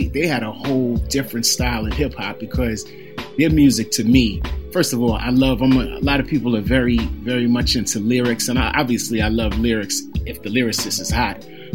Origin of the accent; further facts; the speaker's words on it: New York City, New York, United States; When I was younger, I grew up in the Bronx, and there was a bus that would go straight from the Bronx in my neighborhood where I lived in Parkchester, straight out to Queens.